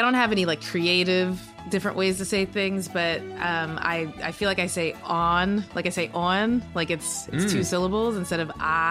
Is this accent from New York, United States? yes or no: no; Kentucky, United States; Also, growing up in Kentucky, I worked at a Fazoli's.